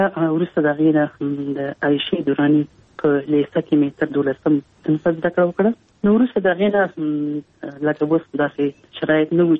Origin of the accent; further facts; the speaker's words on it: Kabul, Afghanistan; زه په کابل کې پیدا یم.